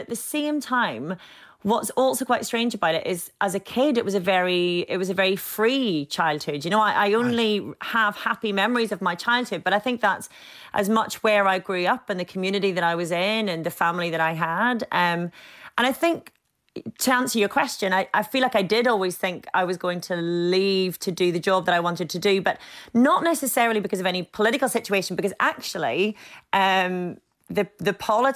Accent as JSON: {"language": "English", "town": "Ballinascreen", "region": "Northern Ireland", "country": "United Kingdom", "lives_now": "Amsterdam, Netherlands", "said": "I'm speaking from Amsterdam, where I live at the moment. But yeah, I'm from County Derry, from the countryside, from a little place, Ballinascreen."}